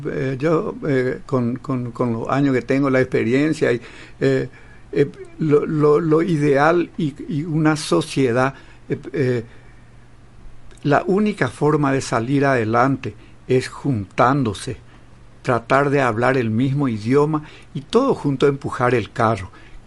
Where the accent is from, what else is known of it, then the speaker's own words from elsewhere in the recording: Naineck, Formosa, Argentina; yo soy nativo de Nainé, yo soy de allá